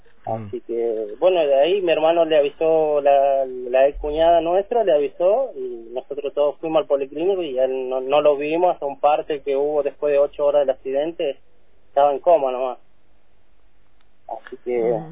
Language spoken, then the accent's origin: Spanish; Santiago del Estero, Argentina; born there; now in San Luis, Argentina; nosotros somos nacidos allá en Santiago del Estero